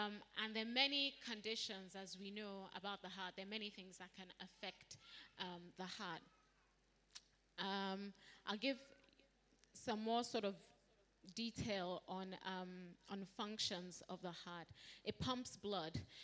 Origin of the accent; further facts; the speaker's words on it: Dublin, Leinster, Ireland; when I was growing up in Dublin